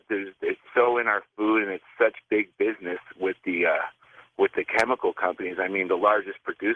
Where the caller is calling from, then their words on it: Las Vegas, Nevada, United States; I'm calling from Las Vegas. I'm 32